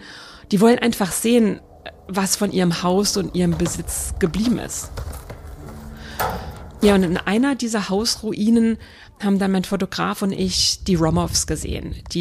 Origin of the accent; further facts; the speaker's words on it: Switzerland; now in California, United States; die Häuser hier in Kalifornien sind ja nicht wie bei uns in der Schweiz mit Backstein gebaut